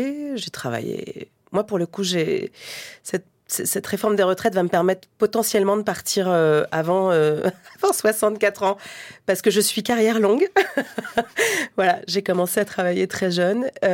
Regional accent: Île-de-France, France; Mon parcours, et ben, je suis un pur produit de banlieue zone 5 de la région parisienne

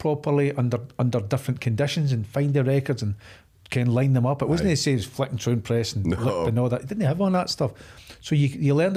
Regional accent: Scotland, United Kingdom; So I grew up in a small mining village. It's called Fultus.

